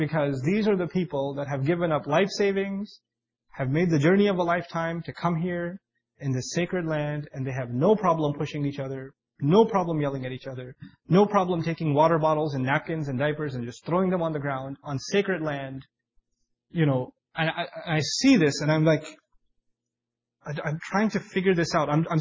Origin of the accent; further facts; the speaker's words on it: Pakistan; like, you know, I'm from Pakistan